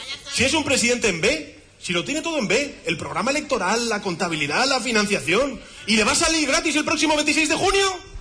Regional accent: Madrid, Community of Madrid, Spain; Yo que soy de Madrid.

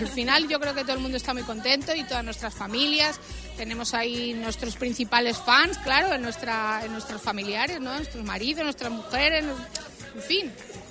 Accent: Castile, Spain; yo soy castellana.

